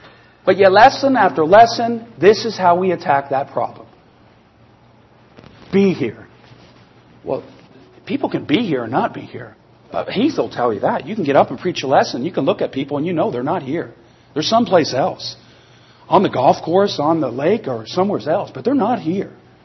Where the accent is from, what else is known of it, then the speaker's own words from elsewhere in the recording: Canada; I know it affected me as a Canadian.